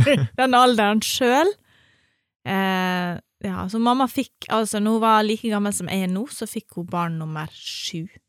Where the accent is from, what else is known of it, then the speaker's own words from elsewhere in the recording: Ålesund, Møre og Romsdal, Norway; Jeg kommer fra Ålesund.